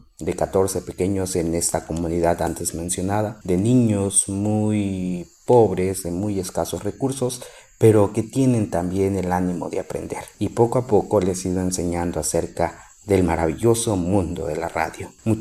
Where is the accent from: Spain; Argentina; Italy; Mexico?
Mexico; Pero como mexicano me pareció muy interesante